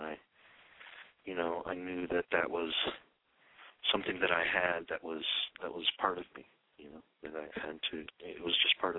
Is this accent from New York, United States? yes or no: no; New Jersey, United States; moved away as an adult; also born or lived in Ohio / Boston; I was born in Ohio and raised. I grew up pretty much in New Jersey